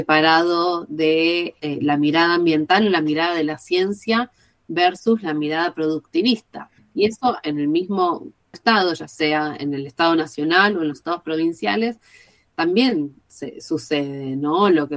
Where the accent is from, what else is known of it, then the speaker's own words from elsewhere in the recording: Argentina; Y eso es algo que me enorgullece, la verdad, como argentina